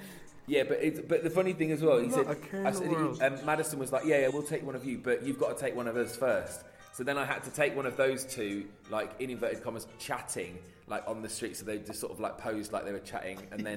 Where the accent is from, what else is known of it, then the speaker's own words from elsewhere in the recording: Leicester, East Midlands, United Kingdom; oh, by the way, I'm from Leicester.